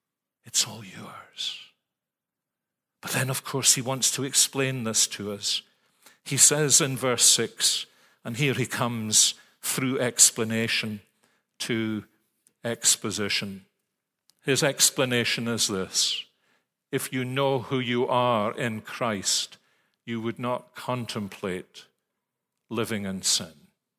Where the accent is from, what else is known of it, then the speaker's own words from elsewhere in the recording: Scotland, United Kingdom; now in United States; The only thing I could think of to say was, but George, I'm a Scot. How could I do such a thing?